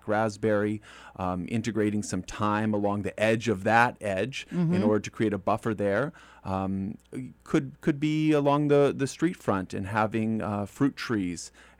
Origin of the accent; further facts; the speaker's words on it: Santa Fe, New Mexico, United States; now in Canada; I have a small farm in the Ottawa Valley in Ontario, but I grew up on a permaculture homestead just outside of the city limits of Santa Fe, New Mexico.